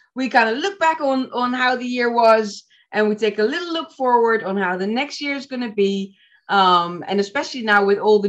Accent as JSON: {"language": "English", "town": "Arnhem", "region": "Gelderland", "country": "Netherlands", "tie": "born or raised there", "second_language": "English", "said": "we'll be doing it in Arnhem, the city of Arnhem. So that's very special. It's my hometown, so I could not be more proud."}